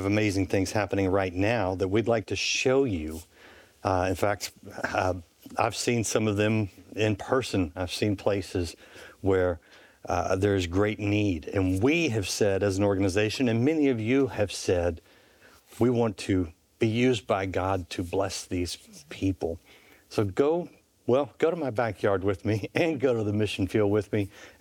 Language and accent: English; Texas, United States; But today I want to come to you from my home state of Texas.